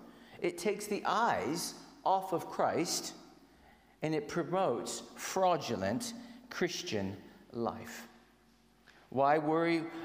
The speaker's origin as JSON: {"language": "English", "country": "United States", "tie": "born or raised there", "said": "growing up in the States, you learn how to play baseball."}